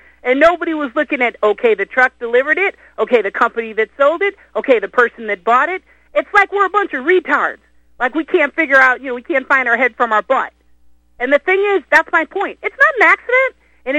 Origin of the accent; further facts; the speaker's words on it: the South, United States; Well, I'm from the South